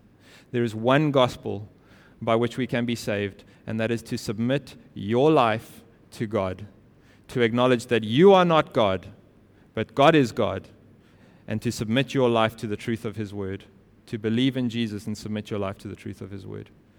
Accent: South Africa; I'm still a South African citizen.

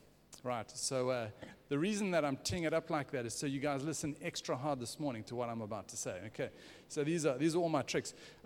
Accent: South Africa; now in Singapore; I am from South Africa by origin, but I have lived in Singapore for the last 10 years.

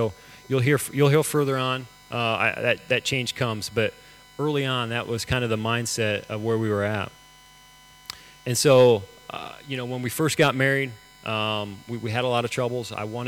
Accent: Ohio, United States; born there; I was born in Ohio, a Midwest town in the United States.

